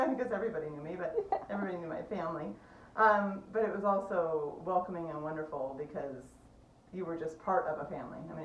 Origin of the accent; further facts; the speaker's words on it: Minnesota, United States; born there; I was born in Minnesota, and have all kinds of family back there. Was adopted by my parents.